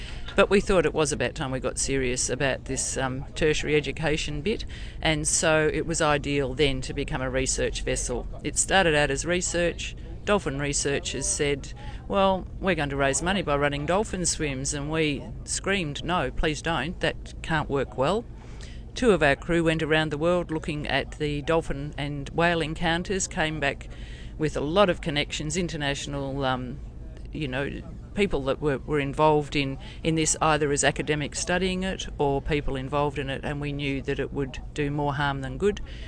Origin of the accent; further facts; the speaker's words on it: Black Rock, Victoria, Australia; I grew up in Black Rock, very similar to the Sorrento that we came to, with dirt roads, tea tree, beautiful beaches with no one on it.